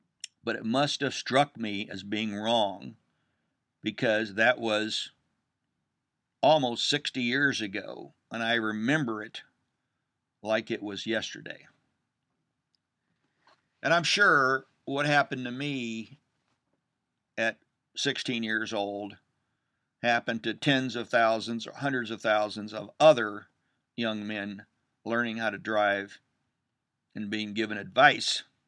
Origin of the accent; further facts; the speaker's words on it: Kansas, United States; I remember when I grew up, and I grew up in Wyandotte County, Kansas, and I first started to drive.